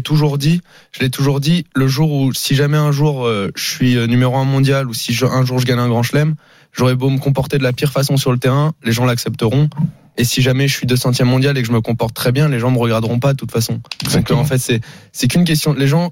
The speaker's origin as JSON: {"language": "French", "country": "France", "said": "Je sais pas si c'est parce qu'on est français"}